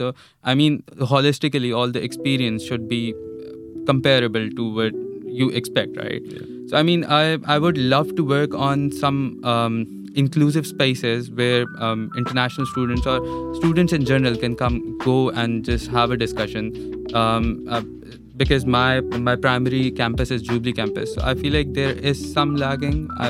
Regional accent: Pakistan; English is a second language; now in United Kingdom; here in the UK, like I'm from Pakistan, right?

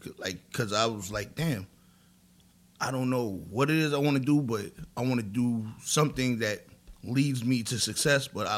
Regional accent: Brownsville, New York, United States; Like, I'm from Brownsville. I went to school in different areas of Brooklyn. Then I went to high school in Flatbush. So I had friends in Coney Island.

